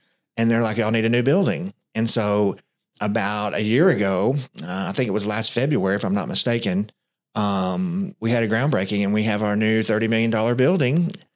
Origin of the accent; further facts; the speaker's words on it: Missouri, United States; So anyway, yeah, I was born in Missouri. I had great parents, and my parents were divorced when I was two